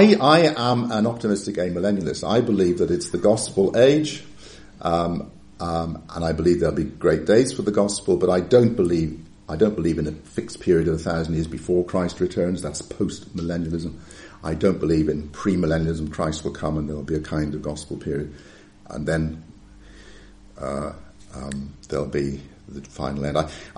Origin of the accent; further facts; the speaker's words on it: Wales, United Kingdom; because I'm Welsh. There's a bit of old Presbyterianism in me.